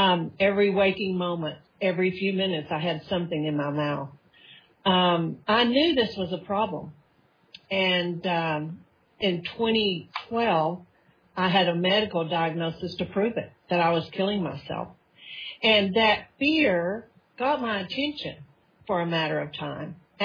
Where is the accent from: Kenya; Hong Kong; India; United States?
United States; Texas; now in Bay Area, United States; I'm sure you can tell from my accent, however, I'm from the Panhandle of Texas originally. I've been here 4.5 years.